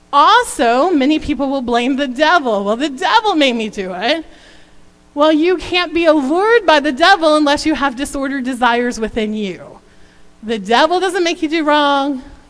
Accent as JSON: {"language": "English", "region": "Florida", "country": "United States", "said": "We're from Florida, so we know this well. The sun shines brightly here."}